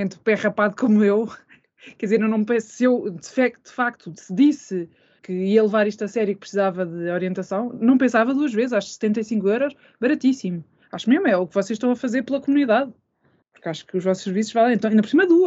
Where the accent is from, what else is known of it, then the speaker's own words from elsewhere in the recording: Portugal; ainda não vivo, mas sou portuguesa, Portugal é um país pobre